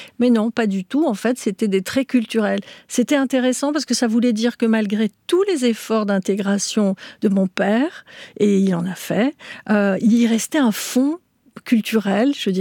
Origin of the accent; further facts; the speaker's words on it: Tunisia; born there; moi, je suis née en Tunisie, mon père est né en Tunisie, ma grand-mère, je crois, est née en Tunisie aussi. Donc voilà, la Sicile, c'était vraiment une origine très lointaine.